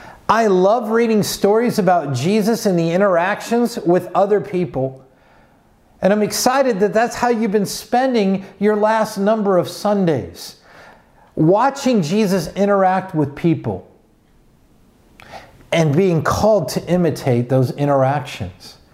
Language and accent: English; Ottumwa, Iowa, United States; We're called from Ottumwa, Iowa to partner with God.